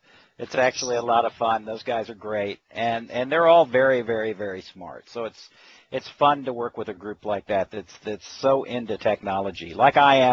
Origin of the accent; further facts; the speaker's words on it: Fort Lauderdale, Florida, United States; Yeah, I grew up in Fort Lauderdale, and my parents live in Fort Pierce right now, and I have a house down in Indian Rocks Beach.